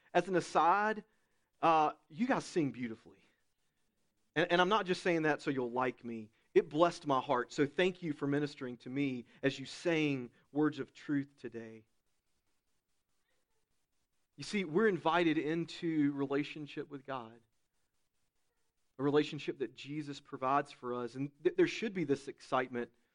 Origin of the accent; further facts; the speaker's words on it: Southeast, United States; I'm from the Southeast, grew up on a farm.